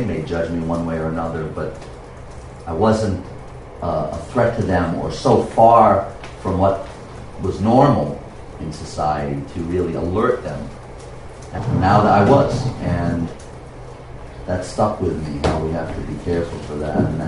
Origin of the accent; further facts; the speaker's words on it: Queens, New York, United States; I'm from Queens and I can socialize with royalty